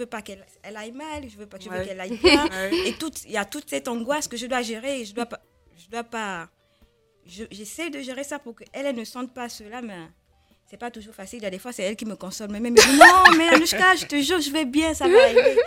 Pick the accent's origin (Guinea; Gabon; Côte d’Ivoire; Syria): Gabon; moved away as an adult; also born or lived in Benin; now in France; je suis née au Gabon.